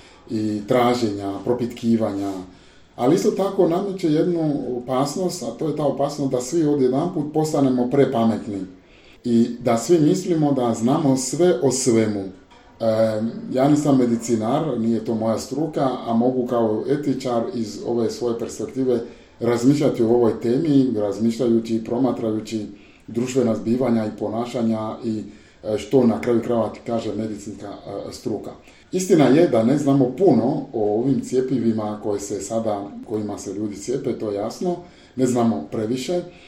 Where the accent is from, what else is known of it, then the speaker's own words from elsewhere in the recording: Benin; ja sam iz Benina